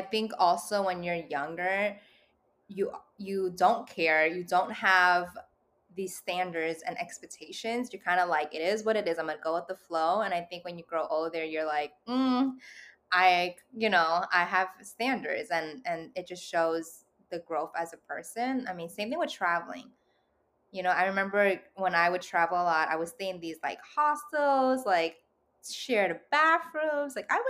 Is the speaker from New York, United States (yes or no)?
yes; New York, United States; I grew up on the Lower East Side, and I never thought I'd be a Brooklyn girl, and I'm a Brooklyn girl now.